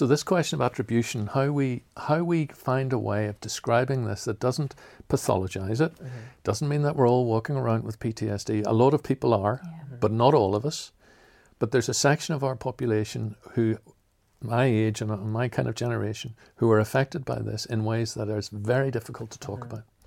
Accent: Northern Ireland, United Kingdom; I grew up in the Troubles, but they didn't really affect me.

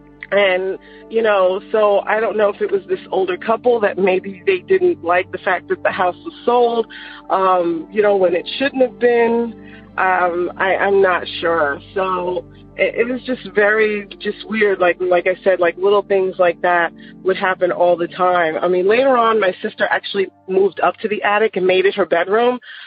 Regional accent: Long Island, New York, United States; born or raised there

